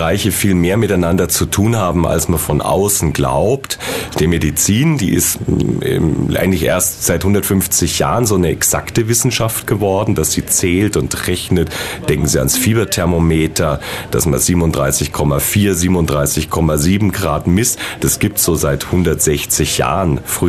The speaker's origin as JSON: {"language": "German", "town": "Garmisch-Partenkirchen", "region": "Bavaria", "country": "Germany", "lives_now": "Ulm, Germany", "said": "woher ich ja ursprünglich komme, ich komme ursprünglich aus Garmisch"}